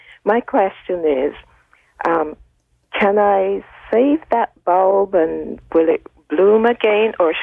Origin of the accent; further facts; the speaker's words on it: Barbados; I'm actually from Barbados.